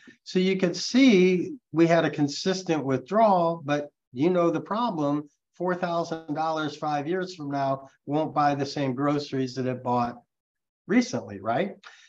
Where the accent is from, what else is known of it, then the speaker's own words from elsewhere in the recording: Missouri, United States; Now, I'm originally from Missouri, and that's the show me state.